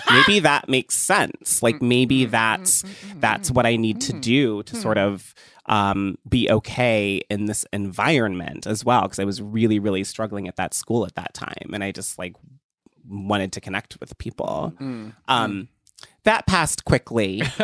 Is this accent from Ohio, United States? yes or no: yes; Ohio, United States; Yeah, I grew up in Ohio, and I'm sort of going to echo that with Fran.